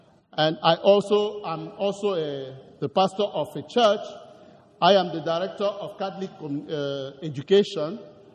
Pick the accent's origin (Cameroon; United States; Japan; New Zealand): Cameroon; I am originally from Cameroon. Cameroon is a neighboring country to Nigeria at the west coast of Africa